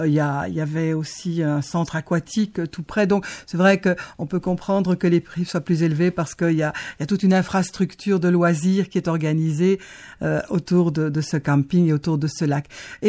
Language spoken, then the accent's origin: French; Belgium; même si je suis belge et que je suis habituée à la pluie